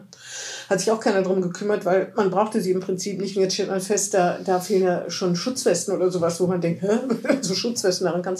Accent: Germany; Na, ich bin im Zonenrandgebiet aufgewachsen

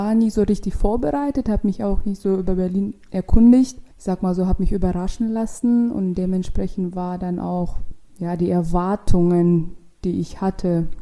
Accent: Russia; accent: Russian; German is a second language; Und wegen meinem Akzent dachten halt die Leute, dass ich halt dieses R, fränkisches R, also bayerisches R, ich so, nee, das ist das Russische.

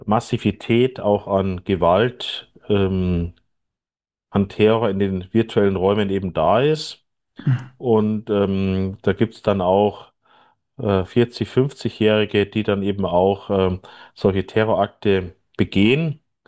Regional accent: Bavaria, Germany; ich komme aus Bayern ja, ursprünglich, wir haben jetzt gerade Kommunalwahlkampf

